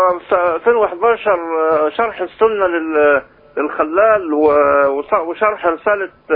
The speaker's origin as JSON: {"language": "Arabic", "region": "Beheira", "country": "Egypt", "said": "من البحيرة، من ناحية غرب النبرية كده."}